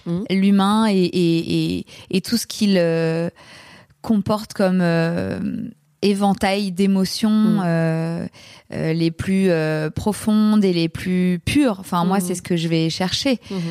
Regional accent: Paris, Île-de-France, France; Je suis une Parisienne, maman de deux enfants

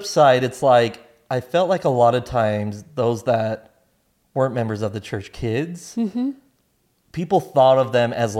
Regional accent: Utah, United States; And I grew up here in Utah, right?

